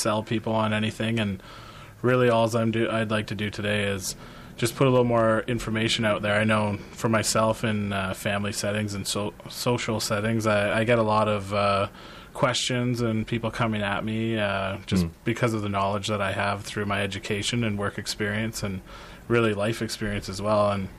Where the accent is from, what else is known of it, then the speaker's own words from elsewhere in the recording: Ontario, Canada; when I was growing up in Northern Ontario, I was heavily influenced by my dad's music.